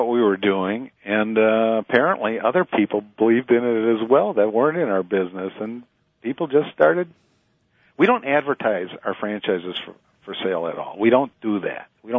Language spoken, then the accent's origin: English; Sauk City, Wisconsin, United States; also born or lived in Prairie du Sac; I'm from Sauk City and Prairie du Sac. You know, I'm surrounded by the ag community.